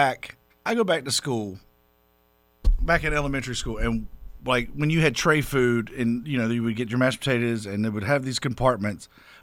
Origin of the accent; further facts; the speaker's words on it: the South, United States; I'm from the South.